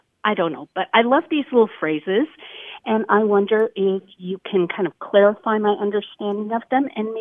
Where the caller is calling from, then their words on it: Spokane, Washington, United States; I'm calling from Spokane, Washington.